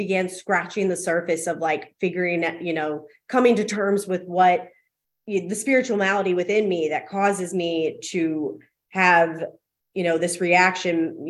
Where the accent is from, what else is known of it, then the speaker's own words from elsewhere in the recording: Richmond, United States; I'm from Richmond and I went home one weekend to visit with some friends